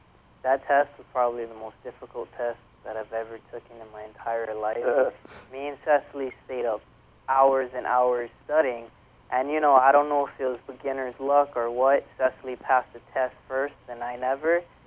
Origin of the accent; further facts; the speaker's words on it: Hawaii, United States; and my home state, Hawaii.